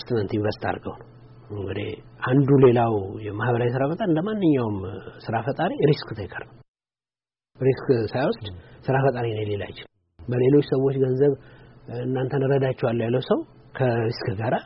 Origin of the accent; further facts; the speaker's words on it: Addis Ababa, Ethiopia; ኮሪያ ሰፈር የሚባል ሰፈር ነው ያደግኩት ከዛ ኤሌመንተሪ ህብረት ፍሬ የሚባል ትምህርት ቤት እንደዚሁ ለኮሪያ ዘማቾች የተቋቋመ ትምህርት ቤት ነው